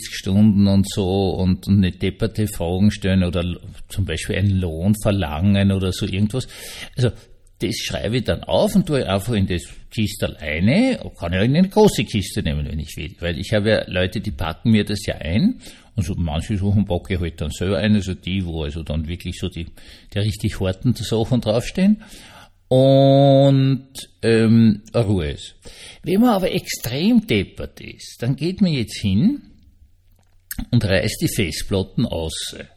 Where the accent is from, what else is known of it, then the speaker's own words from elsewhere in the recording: Austria; Wir als Österreicher müssen schon langsam sagen, sie sind alle so dumm und sie sind unsere Ch